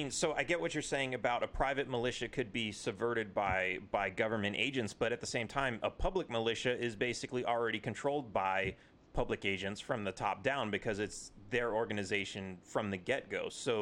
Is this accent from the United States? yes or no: yes; California, United States; I grew up in California